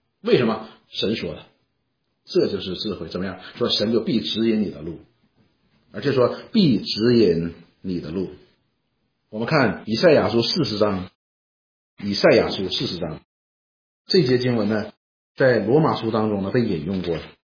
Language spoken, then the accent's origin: Chinese; China; 我们中国人喜欢是正房对不对？